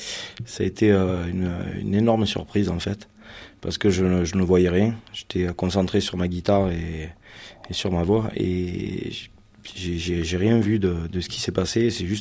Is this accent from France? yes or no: yes; Gruissan, Occitanie, France; Je viens de Grussan, un petit village en bord de mer, tout près de Narbonne.